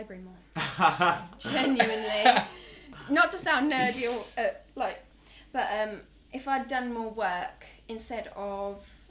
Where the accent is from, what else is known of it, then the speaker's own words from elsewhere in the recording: East Midlands, United Kingdom; Well, I come from Northamptonshire, which is like in the middle of the country, and there is nothing going on there.